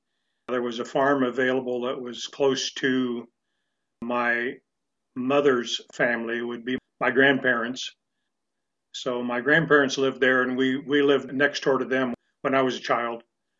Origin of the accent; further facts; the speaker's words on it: Kansas, United States; also born or lived in La Junta, Colorado / Missouri; I was born in Colorado, La Junta, Colorado specifically. And I moved from there with my family to Missouri when I was just an infant. And we lived there in my early childhood until age 5 when my family moved to Kansas. So my growing up years were in Kansas.